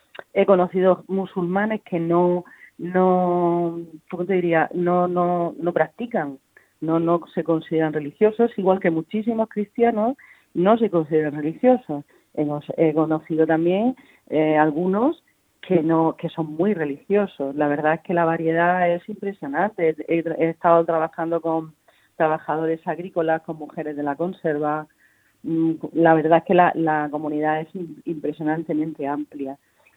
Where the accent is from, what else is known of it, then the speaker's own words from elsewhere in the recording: Spain; vivo aquí, soy español, nací aquí, mi madre era española, mi abuelo era español